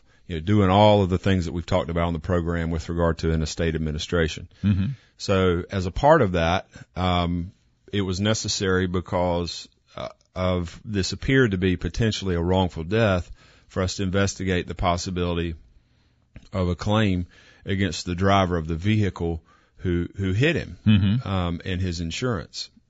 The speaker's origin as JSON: {"language": "English", "town": "Kinston", "region": "North Carolina", "country": "United States", "tie": "born or raised there", "said": "I'm from Kinston, grew up there"}